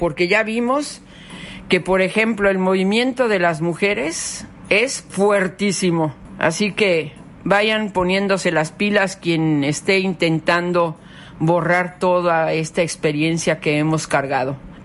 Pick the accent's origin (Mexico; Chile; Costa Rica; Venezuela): Mexico; Eso es lo que somos los mexicanos.